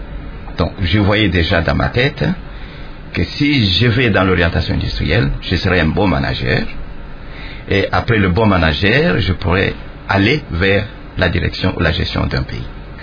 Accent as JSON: {"language": "French", "town": "Lubumbashi", "region": "Haut-Katanga", "country": "DR Congo", "tie": "born there", "also_born_or_lived": "Kasai", "said": "Je suis né à Lubumbashi le 12 février 1950."}